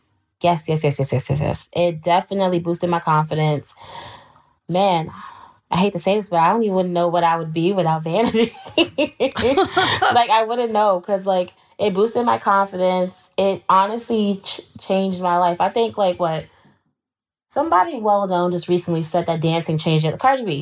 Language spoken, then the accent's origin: English; New York City, New York, United States; Like, now that I'm an adult and I don't live in New York, I'm like, dang, I actually had a pretty cool life living there. But it was nice. Always was traveling throughout the boroughs because I'm from Queens.